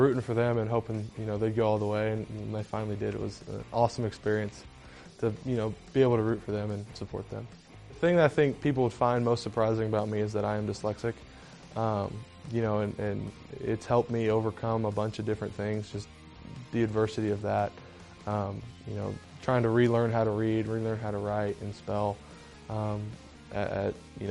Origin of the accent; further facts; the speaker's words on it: Indianapolis, Indiana, United States; I was born in Indianapolis, so I was a Colts fan growing up.